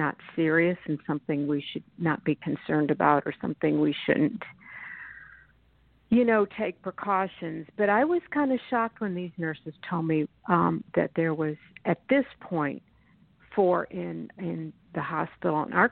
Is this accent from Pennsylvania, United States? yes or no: yes; Philadelphia, Pennsylvania, United States; I am from Pennsylvania, a suburb of Philly.